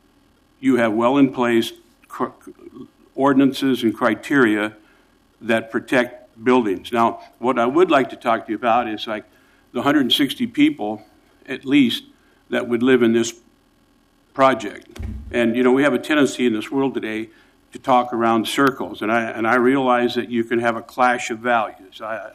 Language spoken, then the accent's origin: English; Portland, Oregon, United States; You know, I grew up in Northwest Portland, and I walked down to my old neighborhood today. I was the last graduating class of St. Patrick's School in 1957.